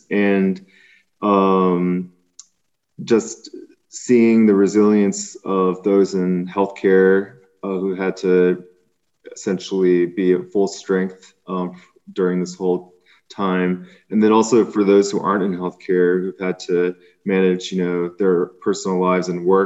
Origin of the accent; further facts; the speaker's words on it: Burtonsville, Maryland, United States; also born or lived in Boston; I grew up in Silver Spring in Burtonsville, Maryland, which is Eastern Montgomery County. And then I pursued medical training and studies in Boston